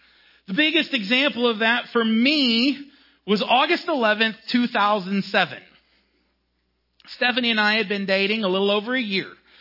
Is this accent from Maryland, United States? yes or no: no; Corpus Christi, Texas, United States; And I'm not a beach guy because I grew up in Corpus Christi and all.